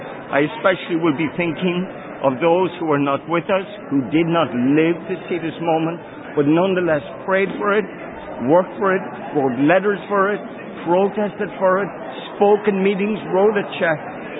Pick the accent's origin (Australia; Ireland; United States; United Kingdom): Ireland; We are Irish. We are sons and daughters.